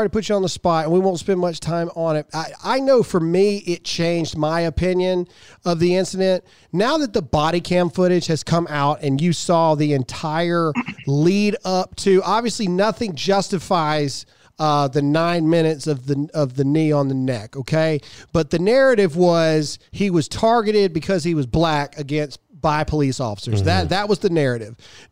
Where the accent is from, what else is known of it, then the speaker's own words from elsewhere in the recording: Mississippi, United States; I'm from Mississippi.